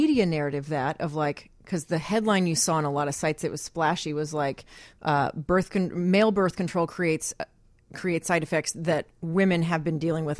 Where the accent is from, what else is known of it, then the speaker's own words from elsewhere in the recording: Fort Worth, Texas, United States; I'm from Fort Worth.